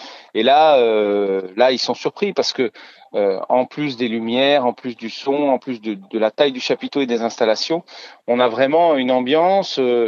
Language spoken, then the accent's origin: French; Centre-Val de Loire, France; j'ai commencé, j'avais 14-15 ans dans les cinémas, la petite salle de cinéma du coin, chez moi dans le Loir-et-Cher